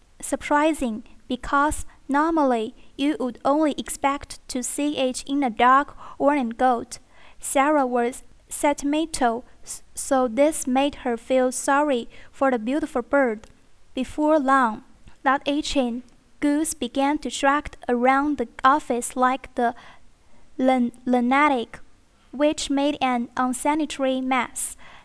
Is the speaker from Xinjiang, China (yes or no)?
yes; Urumqi, Xinjiang, China; I'm from Urumqi, the capital of Altmers province. There are many natives in there.